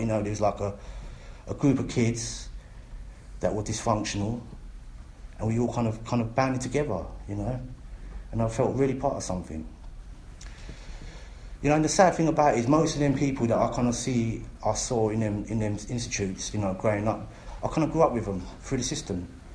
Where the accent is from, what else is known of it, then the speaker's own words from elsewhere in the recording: London, United Kingdom; I grew up in East End of London on an estate, you know. I come from a good family.